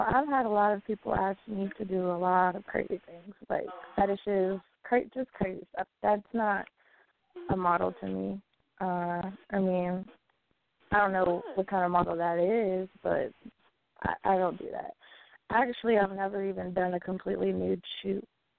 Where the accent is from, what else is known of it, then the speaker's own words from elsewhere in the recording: Virginia, United States; I'm 22. I'm from Virginia. Born and raised.